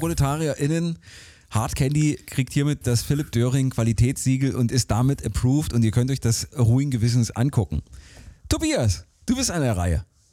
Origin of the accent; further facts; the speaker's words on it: Dresden, Saxony, Germany; meiner alten Heimat in Dresden